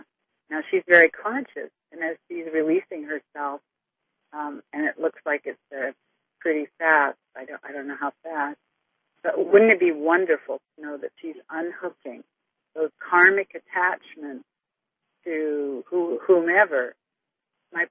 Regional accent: Canada; You can tell I'm Canadian today.

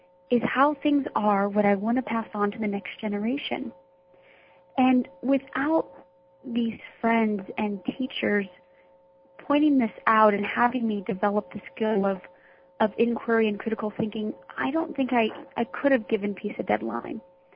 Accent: Midwest, United States; I grew up in the Midwest, and I had amazing parents.

